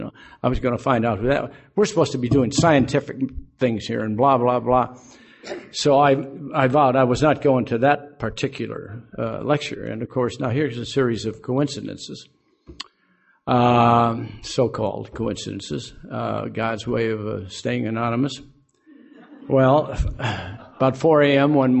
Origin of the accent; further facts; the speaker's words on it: Aurora, Illinois, United States; I told him who I was. I was from Aurora.